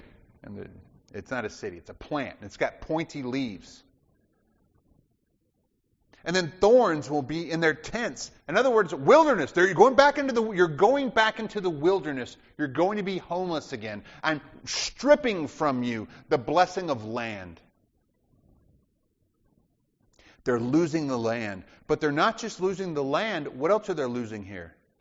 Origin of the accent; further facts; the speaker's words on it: Alabama, United States; I do remember growing up in Alabama, being out in the woods, and you come across a fresh blackberry bush.